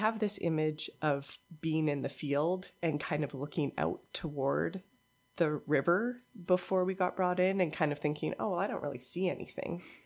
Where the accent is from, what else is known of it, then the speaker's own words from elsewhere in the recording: Trail, British Columbia, Canada; So growing up in Trail was interesting because there was also this weight to it.